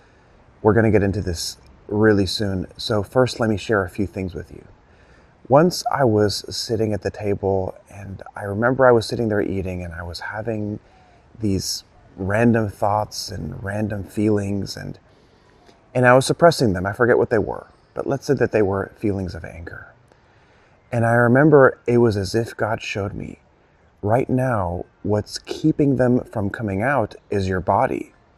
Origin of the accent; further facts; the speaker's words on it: El Salvador; I am originally from El Salvador, and my father is celebrating his 70th birthday. So my family decided to come here for about a week